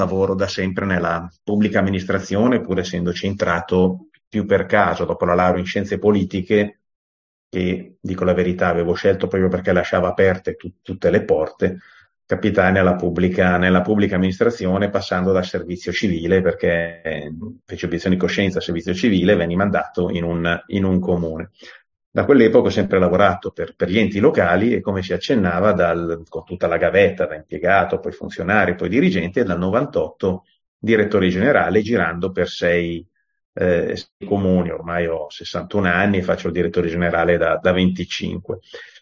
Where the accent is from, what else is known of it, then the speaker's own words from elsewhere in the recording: Milan, Lombardy, Italy; da buon milanese con ascendenti calvinisti